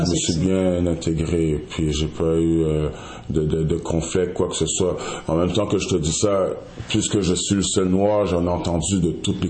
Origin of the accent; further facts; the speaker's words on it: Quebec, Canada; born there; Je suis né ici au Québec.